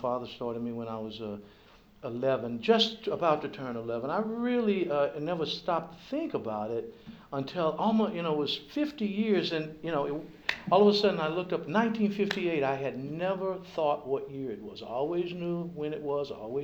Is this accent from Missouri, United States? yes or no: yes; St. Louis, Missouri, United States; I came from St. Louis to study.